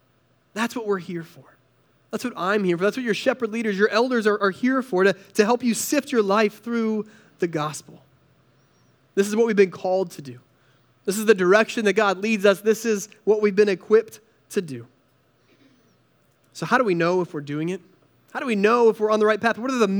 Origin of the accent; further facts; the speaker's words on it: North Carolina, United States; I grew up in North Carolina, and every elementary schooler in North Carolina goes gold panning on a field trip.